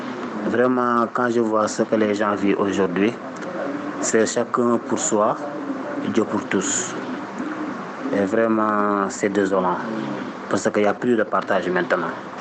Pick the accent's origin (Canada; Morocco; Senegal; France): Senegal; Dakar; now in Nouakchott, Mauritania; je suis sénégalais qui vit à Nouakchott, en Mauritanie. Et je me rappelle quand on était jeune, on vivait dans le banlieue dakarois, dans un quartier qui s'appelle Aïnouman 3.